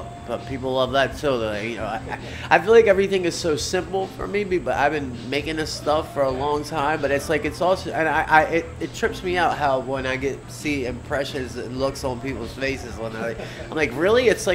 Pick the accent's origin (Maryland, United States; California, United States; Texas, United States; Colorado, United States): Maryland, United States; Baltimore; So I'm from Maryland, Baltimore, and I've been making crab cakes my whole life